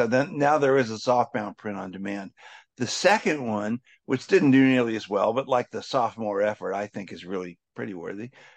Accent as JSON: {"language": "English", "town": "St. Petersburg", "region": "Florida", "country": "United States", "tie": "born or raised there", "said": "Well, I came back to my hometown in 2014, as you said, after a long time away."}